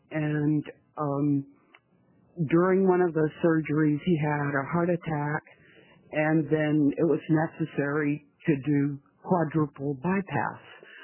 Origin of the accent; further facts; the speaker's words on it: Salem, Oregon, United States; from Salem, Oregon.